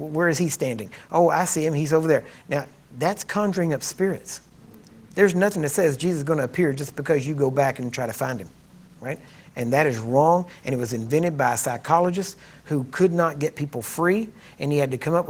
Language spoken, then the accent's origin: English; Texas, United States; That's as close as the Texan can get.